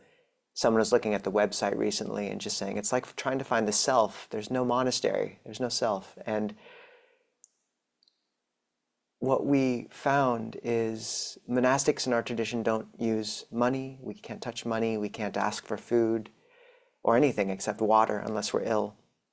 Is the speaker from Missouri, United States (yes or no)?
no; Spokane, Washington, United States; now in Seattle, United States; I grew up in Spokane and went to college in Portland before going off to Thailand, where I lived for about 7 years, and 4 years ago came back to Seattle on election night.